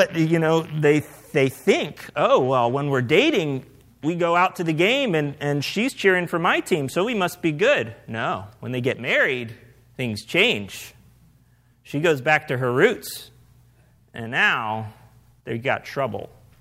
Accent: Ohio, United States; I grew up in Northeast Ohio, so I guess by default I'm a Browns fan.

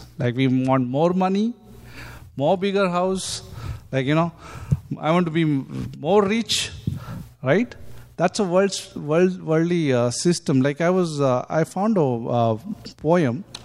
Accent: Mumbai, Maharashtra, India; also born or lived in Karnataka; now in Vasai, India; I was born here in Karnataka. But like, I'm in Mumbai, raised up in Mumbai. But now I'm in Vasai.

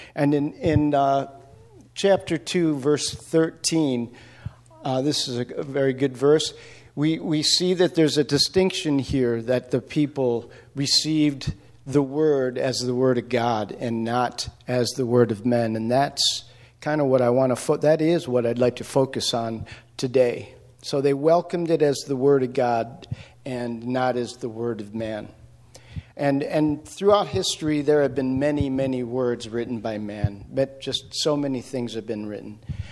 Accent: Buffalo, New York, United States; So I grew up outside of Buffalo. And I'm a Buffalo Bills fan and football team.

